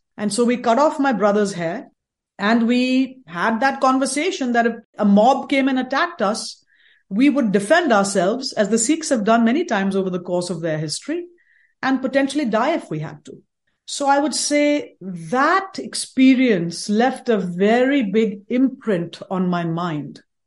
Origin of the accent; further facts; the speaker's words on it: North India, India; I was born and brought up in India, mostly in the north.